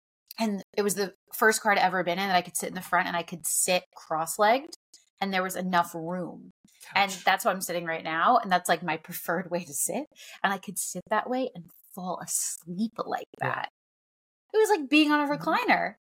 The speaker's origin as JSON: {"language": "English", "town": "Staten Island", "region": "New York", "country": "United States", "tie": "born or raised there", "said": "I grew up on Staten Island where it was much more urban."}